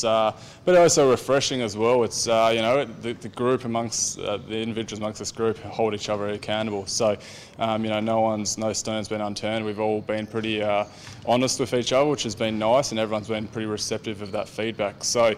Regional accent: Perth, Western Australia, Australia; Obviously, a kid growing up in Perth, it's always nice to don the jerseys that some of your idols and Wildcat legends wore.

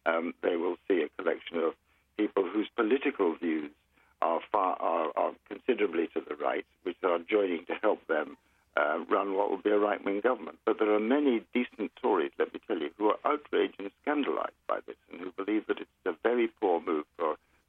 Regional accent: Northern Ireland, United Kingdom; I was brought up in Northern Ireland, I'm proud of my Northern Irish blood, and I've fought on the streets of Belfast.

